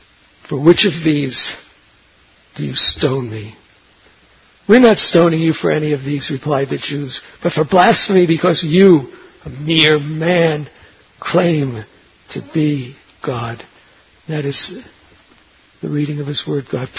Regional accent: New York City, New York, United States; You know, when I grew up in New York City, Christmas in our almost entirely Jewish neighborhood was for us a very mysterious Gentile holiday that we watched, actually just watched it from afar.

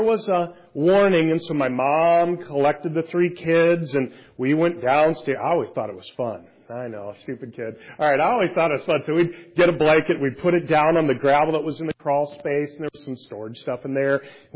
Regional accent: Iowa, United States; I grew up in Iowa, and we had a tri-level house, which means it's two-story, but then there's another story here.

